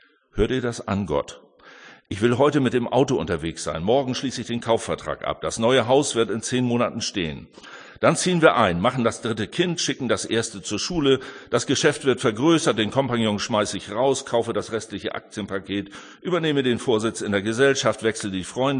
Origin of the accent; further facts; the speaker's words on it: Gronau, North Rhine-Westphalia, Germany; born there; Deshalb wollte ich immer abhauen aus Gronau in Westfalen, wo ich geboren bin.